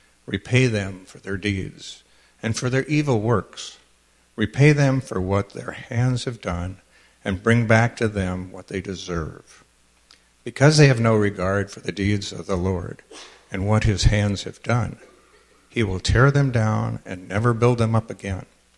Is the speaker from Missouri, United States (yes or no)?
no; Wisconsin, United States; if you detect a slight foreign accent, it's because we're from Wisconsin.